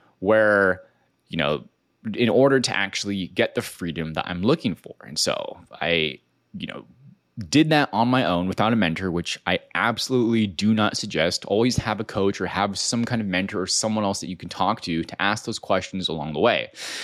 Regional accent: Hawaii, United States; I grew up on the Big Island of Hawaii, and I didn't know exactly what I wanted

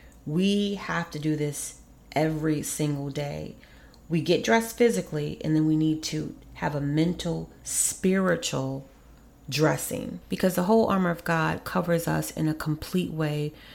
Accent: Kankakee, Illinois, United States; Growing up in Kankakee, my sister and I attended Bible Witness Camp.

